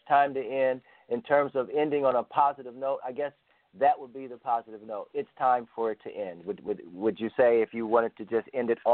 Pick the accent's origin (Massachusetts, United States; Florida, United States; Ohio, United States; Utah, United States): Ohio, United States; We've been down to Texas, Pennsylvania, New York twice. And we're in Ohio, my home state.